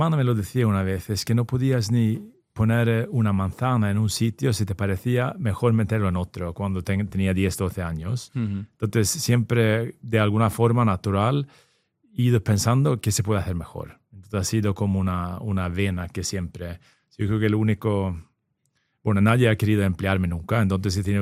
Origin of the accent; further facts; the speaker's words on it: Sweden; Spanish is a second language; now in Spain; primero soy sueco, no soy andaluz. Y ya llevo más de 20 años aquí.